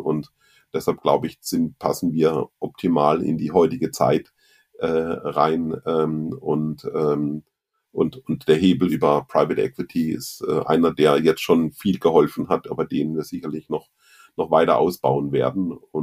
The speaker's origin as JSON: {"language": "German", "town": "Ettlingen", "region": "Baden-Württemberg", "country": "Germany", "tie": "born or raised there", "said": "Meine Heimatstadt ist ja sozusagen Ettlingen"}